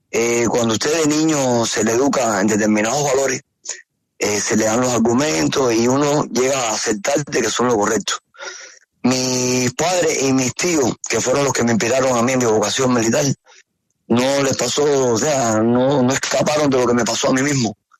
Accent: San José de las Lajas, Mayabeque, Cuba; born there; Yo nací en San José de las Lajas, en La Habana, en lo que era antes la antigua provincia de La Habana. Actualmente se llama Mayabeque, la provincia. Ahí nacido. El 23 de marzo de 1966.

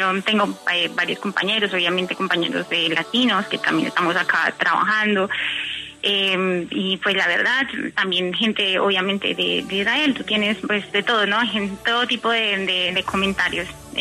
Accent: Colombia; yo soy la única colombiana que hay.

